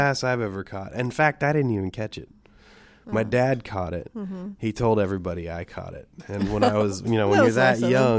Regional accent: Chanute, Kansas, United States; now in Lawrence, United States; Brand new. I'm from Chanute.

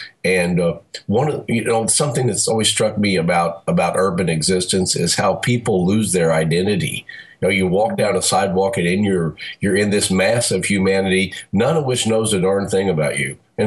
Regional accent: Vienna, United States; I spent 31 years as a high school teacher here in my hometown of Vienna, the University of Vienna.

